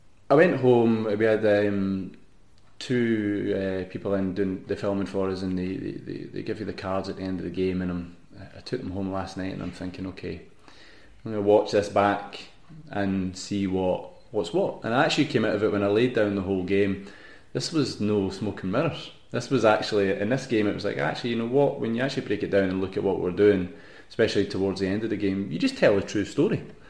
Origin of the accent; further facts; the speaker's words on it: Scotland, United Kingdom; I'm glad that as a Scottish football collective, we've suddenly stopped listening to the people who want to tell us our league's a load of rubbish.